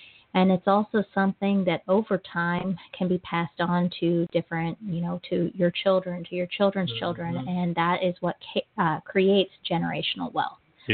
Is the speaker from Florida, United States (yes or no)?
yes; Florida, United States; now in Tulsa, United States; I am not from Tulsa. I originally grew up in Florida. Went to high school out there.